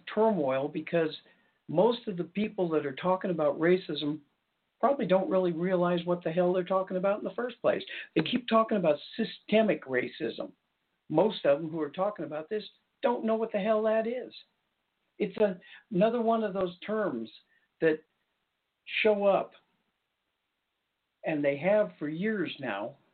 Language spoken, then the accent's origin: English; Albuquerque, New Mexico, United States; I grew up in Albuquerque.